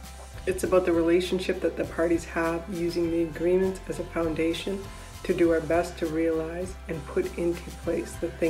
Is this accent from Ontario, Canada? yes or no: no; Yukon, Canada; I'm from the Yukon, and here we've had modern treaties now for more than 25 years.